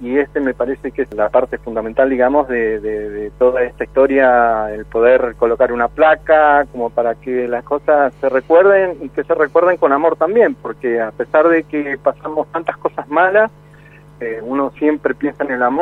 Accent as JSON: {"language": "Spanish", "region": "Chubut", "country": "Argentina", "said": "y somos hijos de Chubut"}